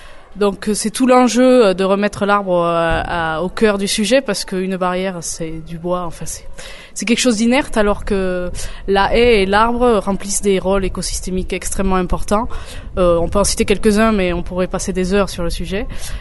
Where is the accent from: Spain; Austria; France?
France; Occitanie; Je suis originaire du département du Gers, département dans lequel j'habite.